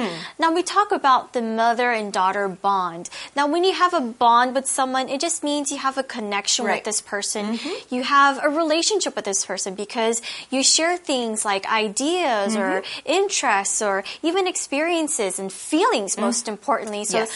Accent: Taiwan; my roommate and I share a bond because we both grew up in Taiwan. We both kind of share this connection of, you know, growing up in Taiwan and growing up with the same culture.

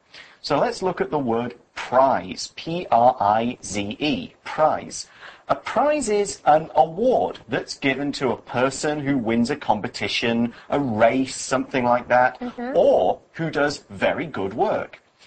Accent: United Kingdom; this article starts off by talking about the UK, my home country.

